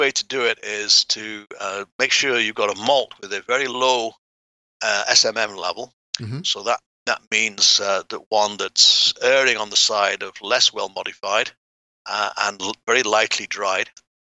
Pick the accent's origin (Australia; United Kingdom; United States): United Kingdom; England; So I went to Glasgow. Of course, I'm English.